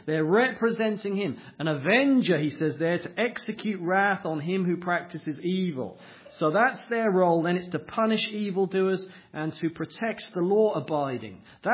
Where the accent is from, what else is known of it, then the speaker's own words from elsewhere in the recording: United Kingdom; now in United States; as a Brit, was especially pleased to find out that it's possible, actually, for me to have dual citizenship.